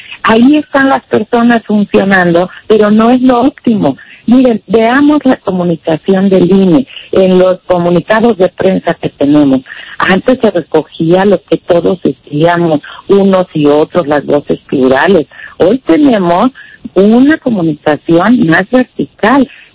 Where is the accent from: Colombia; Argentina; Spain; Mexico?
Mexico